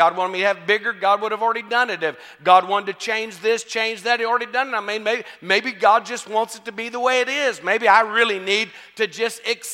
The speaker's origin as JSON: {"language": "English", "region": "Texas", "country": "United States", "said": "I'm from Texas, you know, so you got to at least smile."}